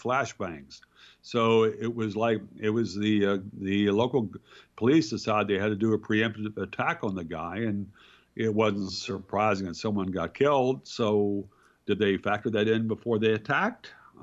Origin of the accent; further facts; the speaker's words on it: Virginia, United States; That was my home state.